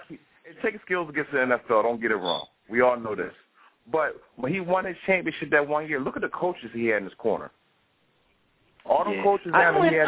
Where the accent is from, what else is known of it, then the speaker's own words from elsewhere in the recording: Philadelphia, Pennsylvania, United States; I'm from Philadelphia.